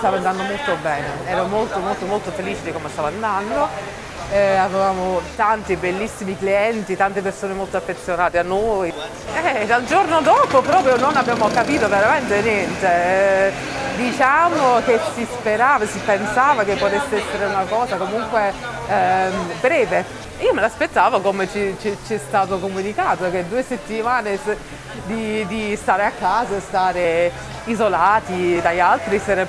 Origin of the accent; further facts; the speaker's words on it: England, United Kingdom; Italian is a second language; io sono inglese, i pub in Inghilterra non sono solo posti per andarsi ad ubriacare